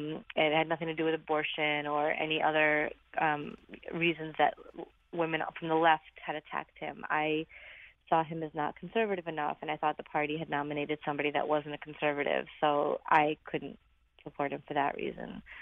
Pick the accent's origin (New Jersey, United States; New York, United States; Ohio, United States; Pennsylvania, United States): New York, United States; Brooklyn; I grew up in Brooklyn, so being a Republican was always kind of a challenge anyway.